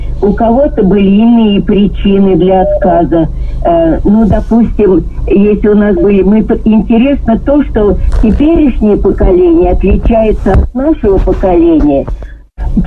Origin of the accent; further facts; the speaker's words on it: Moscow, Russia; now in Kazakhstan; Родилась в Москве и жила я сначала на чистых прудах, а потом на Арбате.